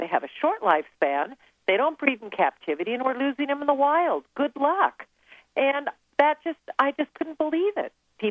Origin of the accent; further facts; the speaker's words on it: United States; I think a lot of it in being a woman and also being an American